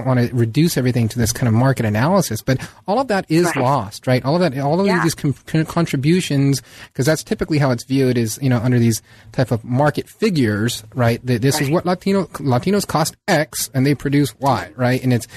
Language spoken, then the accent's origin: English; San Diego, California, United States; born or raised there